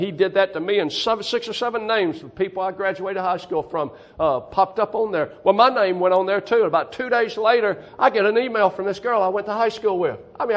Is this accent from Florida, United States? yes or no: no; Alabama, United States; I remember growing up in Southeast Alabama, throwing that rifle on my shoulder, walking all day and never even huffing and puffing.